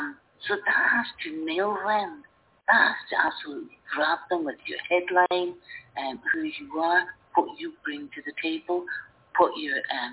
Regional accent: Scotland, United Kingdom; I'm Scottish. You know, we were persecuted by the English for years and still are.

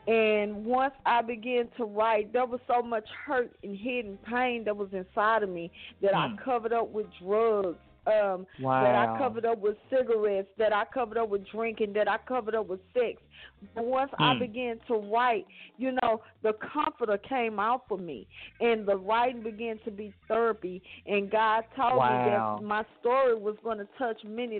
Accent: Fort Worth, Texas, United States; I'm from Fort Worth, Texas. I was born and raised in Butler Housing Community.

